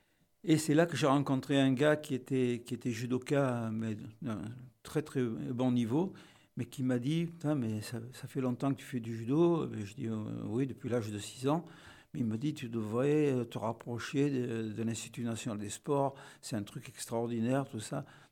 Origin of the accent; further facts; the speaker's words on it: Toulon, Provence-Alpes-Côte d'Azur, France; also born or lived in United States / Japan; je suis né à Toulon. Ça a toujours été mon lieu de résidence. Mais j'ai vécu à l'étranger. J'ai vécu aux États-Unis pour une très longue période. Et j'ai vécu au Japon assez longtemps aussi.